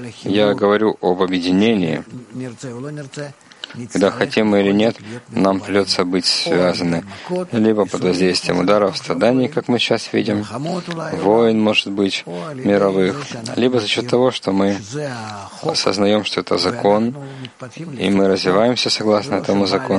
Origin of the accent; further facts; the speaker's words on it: Israel; я из Израиля, это было за границей